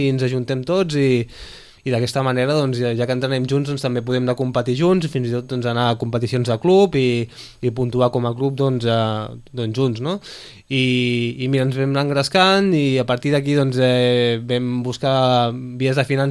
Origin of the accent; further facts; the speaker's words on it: Sitges, Catalonia, Spain; gaudint de poder guanyar a Sitges, que al final és el meu poble